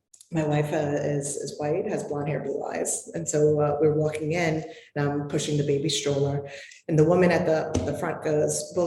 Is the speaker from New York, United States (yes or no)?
yes; New York, United States; And I'm from New York.